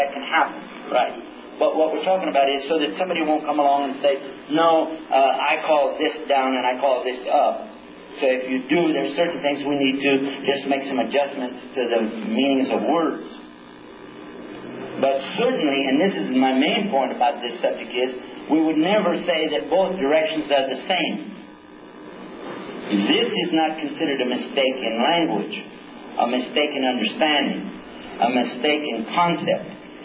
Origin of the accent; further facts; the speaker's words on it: Texas, United States; I hail from Texas. So I'm having to translate everything from Texas into English.